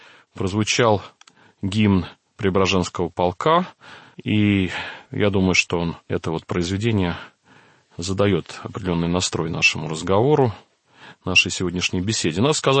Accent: Vladimir, Vladimir Oblast, Russia; born there; Вообще, я сам родился во Владимире

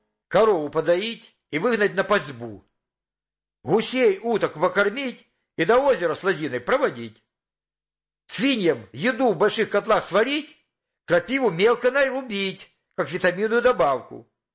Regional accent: Dmitrovka, Donetsk Oblast, Ukraine; Родился я на Донбассе, в 20 километрах от Донецка. Детство прошло в деревне Дмитровка.

